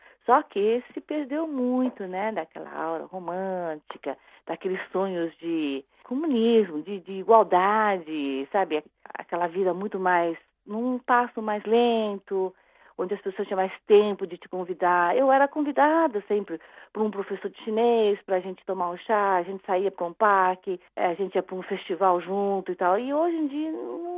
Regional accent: Ribeirão Preto, São Paulo, Brazil; moved away; quando eu saí de Ribeirão, eu tava com sotaque, sim.

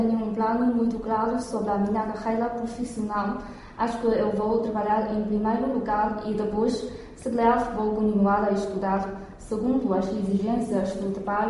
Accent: Beijing, China; Portuguese is a second language; sou do Pequim.

